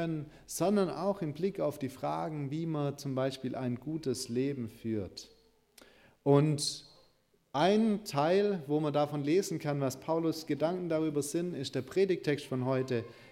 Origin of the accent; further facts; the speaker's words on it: Baden-Württemberg, Germany; Ihr Lieben, auf der Alp, wo ich herkomme